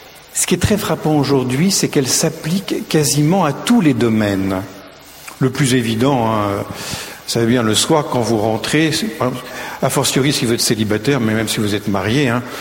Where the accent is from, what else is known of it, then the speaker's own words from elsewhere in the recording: Paris, Île-de-France, France; now in Rome, Italy; le Parisien que j'étais, parce que je suis diocèse de Paris, maintenant j'habite à Rome depuis presque 10 ans